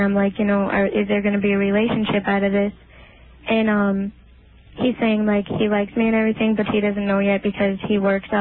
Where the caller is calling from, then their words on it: Homewood, Illinois, United States; Homewood.